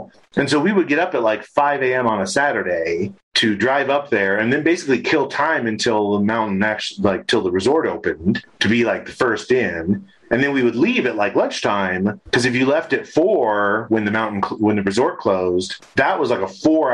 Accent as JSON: {"language": "English", "region": "California", "country": "United States", "moved": "as an adult", "lives_now": "Colorado, United States", "said": "California. Southern California."}